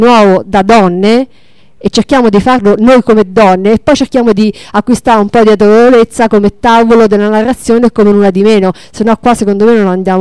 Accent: Viterbo, Lazio, Italy; Adesso a Viterbo, io sono di Viterbo

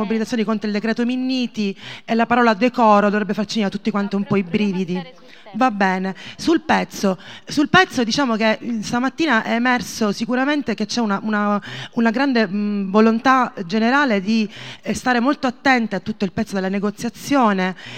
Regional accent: Sicily, Italy; now in Milan, Italy; Allora, io diciamo sono siciliana, vivo a Milano

